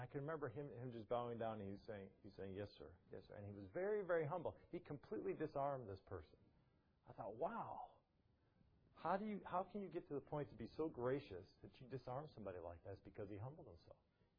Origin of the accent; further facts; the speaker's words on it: Chicago, Illinois, United States; I was from Chicago.